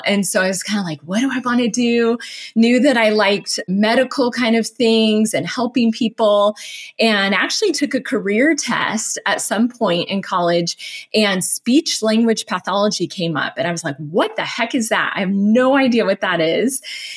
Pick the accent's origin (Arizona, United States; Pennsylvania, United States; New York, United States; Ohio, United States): Arizona, United States; Phoenix; also born or lived in Las Vegas / California; So I was born in Las Vegas, of all places. And then we moved to Phoenix and then California and then back to Phoenix and all around Phoenix growing up.